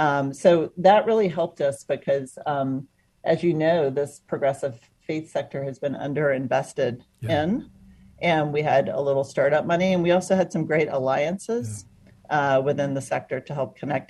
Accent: Atlanta, Georgia, United States; I grew up in Atlanta, Georgia, coming of age in the 80s, and I was wrestling with, you know, my faith.

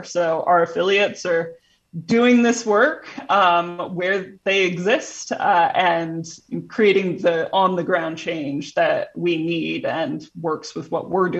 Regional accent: Indiana, United States; You know, I grew up in Indiana where the people that I saw at the pulpit were older than me.

